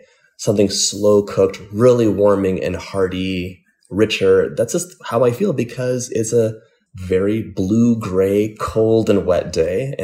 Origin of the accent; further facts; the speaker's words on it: Los Angeles, California, United States; Like I'm from Los Angeles and it would often be like 82 degrees.